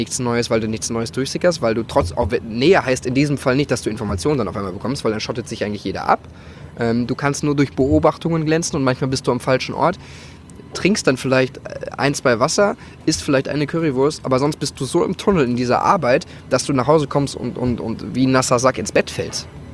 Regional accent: Hamburg, Germany; Ich bin ja, aus Hamburg.

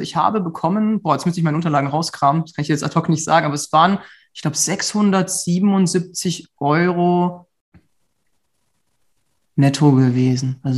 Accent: Offenburg, Baden-Württemberg, Germany; Ich bin dann von Offenburg, wo ich herkomme, nach Heidelberg gegangen.

